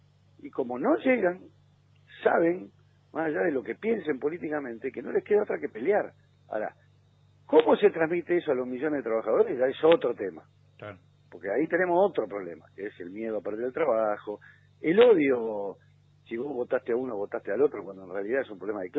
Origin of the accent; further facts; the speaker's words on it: Argentina; somos argentinos, somos especialistas en dividirnos.